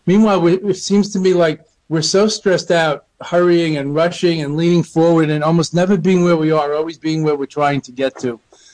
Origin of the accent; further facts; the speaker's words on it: New York, United States; I mean, I'm a New Yorker. I have motor mind just like anybody else.